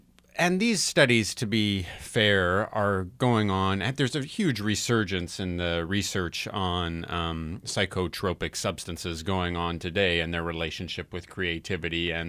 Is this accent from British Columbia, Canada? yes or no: no; Calgary, Alberta, Canada; when I was growing up in Calgary